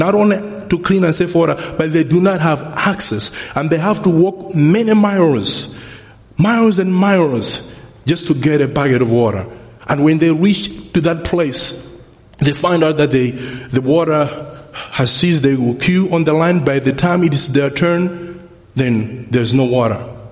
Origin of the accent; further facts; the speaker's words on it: Malawi; When I say I'm from Malawi, Africa.